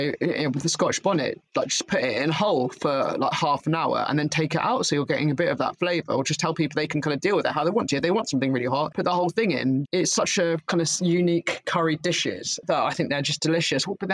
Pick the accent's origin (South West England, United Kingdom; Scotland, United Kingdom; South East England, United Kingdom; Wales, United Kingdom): South West England, United Kingdom; now in London, United Kingdom; even though I come from the West Country